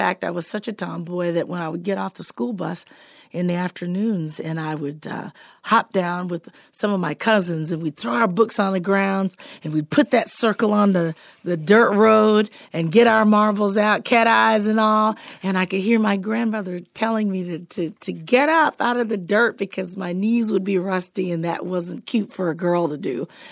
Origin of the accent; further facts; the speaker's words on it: Wacissa, Florida, United States; I never wanted them to know that I was from Wasissa, Florida. And so where there was one post office and gas station / grocery store when I was growing up.